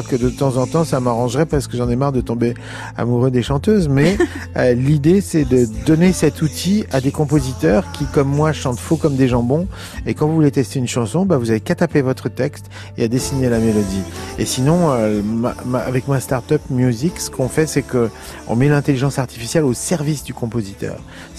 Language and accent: French; Lyon, Auvergne-Rhône-Alpes, France; À Lyon. Je suis né à la Croix-Rousse, mais après j'habitais dans le 7e arrondissement.